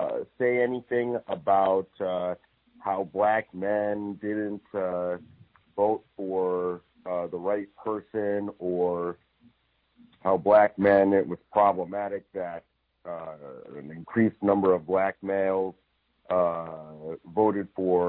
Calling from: Van Nuys, California, United States; I'm reporting in from Van Nuys, California.

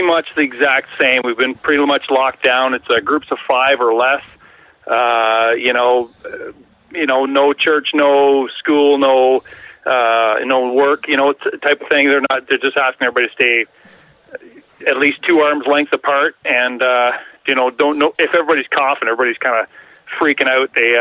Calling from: Ontario, Canada; I'm from Ontario, Canada.

